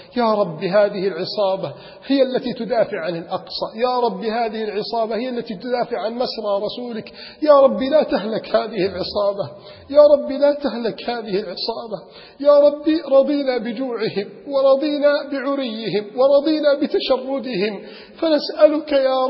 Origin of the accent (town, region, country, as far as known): Alexandria, Alexandria Governorate, Egypt